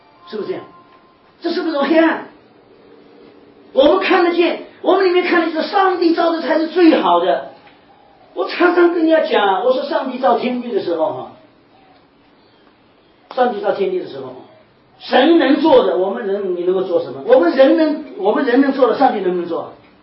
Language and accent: Chinese; China; 那个 mind， 我中国人讲就良心，是这样